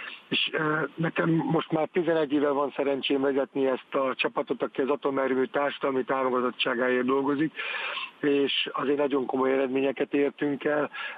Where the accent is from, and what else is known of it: Paks, Tolna, Hungary; born or raised there